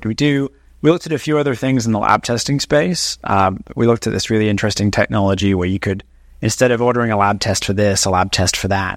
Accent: United Kingdom; now in United States; I'm British originally

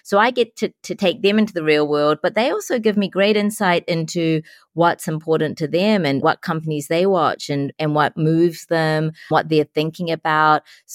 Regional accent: New Zealand; I'm South Asian, I'm Sri Lankan Tamil by origin. I was born and raised in New Zealand. I'm of South Asian descent.

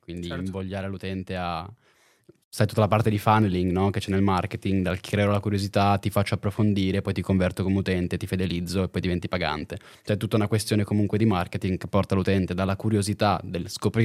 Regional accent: Lugano, Ticino, Switzerland; noi che siamo di Lugano

